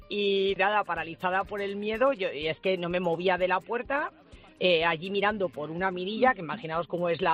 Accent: Ciudad Rodrigo, Castile and León, Spain; entré a la catedral de mi pueblo, de mi ciudad, una ciudad pequeñita, preciosa, que se llama Ciudad Rodrigo

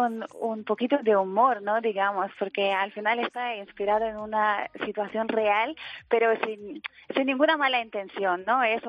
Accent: Cartagena, Region of Murcia, Spain; accent: not Murcian; also born or lived in Lithuania / Dublin / England; now in Madrid, Spain; yo soy de Lituania, pero me he medio terminado de criar en Cartagena, anda, aunque no tenga el acento murciano. Y después viví fuera, viví en Dublín, viví en Inglaterra y ahora estoy viviendo en Madrid.

